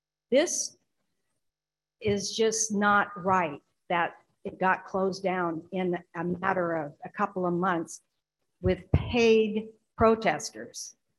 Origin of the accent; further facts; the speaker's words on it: Culver City, California, United States; born there; My family used to have a Red Riding stable before I was born in Culver City.